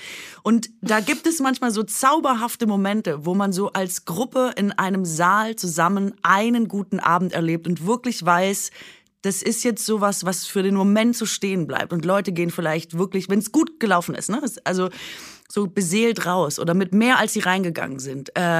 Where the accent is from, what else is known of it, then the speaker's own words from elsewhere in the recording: Baden-Württemberg, Germany; ich als Schwäbin